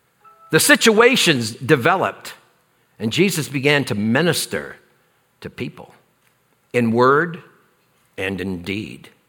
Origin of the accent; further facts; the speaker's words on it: Missouri, United States; I'm from Missouri. Show me, the show me state, right?